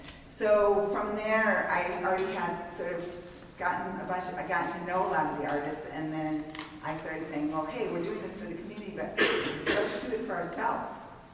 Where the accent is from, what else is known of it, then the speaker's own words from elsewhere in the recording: Brisbane, California, United States; And I came from Brisbane, California, which is a little town just outside of San Francisco.